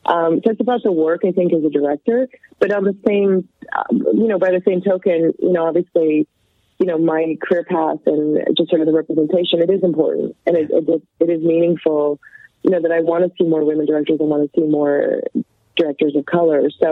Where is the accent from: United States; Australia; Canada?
Canada; I grew up in Canada.